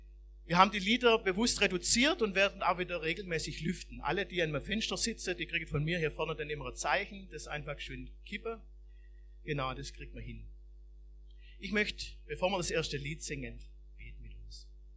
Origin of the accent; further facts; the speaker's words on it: Neckartenzlingen, Baden-Württemberg, Germany; wusste plötzlich, dass mein Platz bei den Menschen hier in Neckartenzlingen, in meinem Heimatdorf ist.